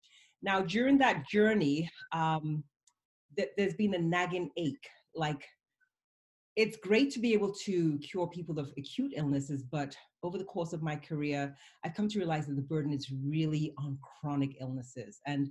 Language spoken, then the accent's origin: English; United Kingdom; born there; I'm British born, but Nigerian parentage.